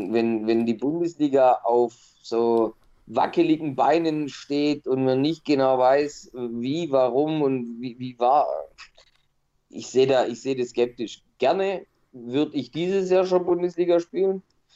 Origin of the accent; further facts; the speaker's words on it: Stuttgart, Baden-Württemberg, Germany; ich als Stuttgarter